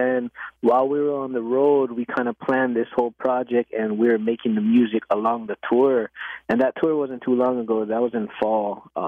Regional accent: Hawaii, United States; We're from Maui, yeah.

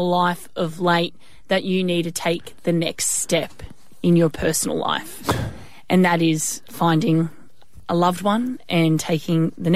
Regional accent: Melbourne, Victoria, Australia; because I grew up in Melbourne

